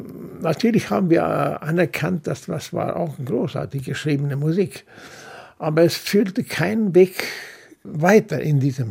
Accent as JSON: {"language": "German", "country": "Sweden", "tie": "born or raised there", "second_language": "German", "said": "Ich bin ja in Schweden aufgewachsen, in den 30er und 40er Jahren."}